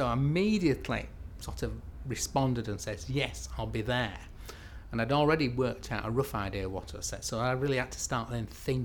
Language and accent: English; Huddersfield, Yorkshire and the Humber, United Kingdom; I'm 51 years old and I come from Huddersfield.